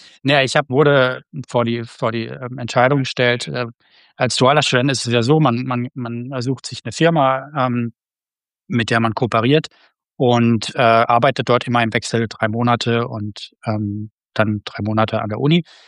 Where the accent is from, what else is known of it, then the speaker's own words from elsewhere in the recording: Freiburg, Baden-Württemberg, Germany; now in Berlin, Germany; Ich wohne in Berlin seit jetzt 6 Jahren und komme aber ursprünglich aus dem schönen Freiburg, beziehungsweise aus der Ecke Freiburg.